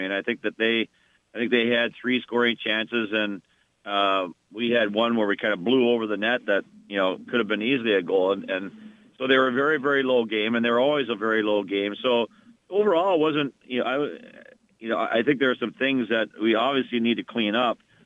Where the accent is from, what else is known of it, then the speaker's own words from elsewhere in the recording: Canada; being Canadian, I never really looked up to the American college hockey coaches